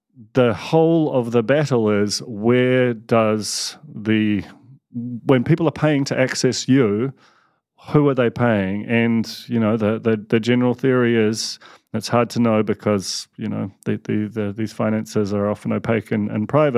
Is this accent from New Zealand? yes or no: yes; New Zealand; I am unfortunately a New Zealander.